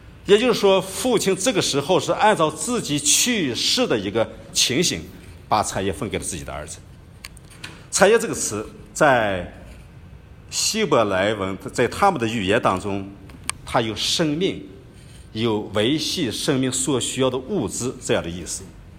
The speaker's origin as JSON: {"language": "Chinese", "region": "northern China", "country": "China", "tie": "born or raised there", "said": "我呢是出生在北方，中国的北方，是在农村长大的。"}